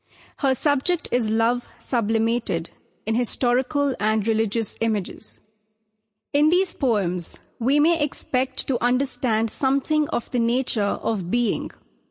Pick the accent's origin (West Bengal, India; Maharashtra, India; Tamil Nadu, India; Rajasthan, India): Maharashtra, India; Pune; I'm from Pune.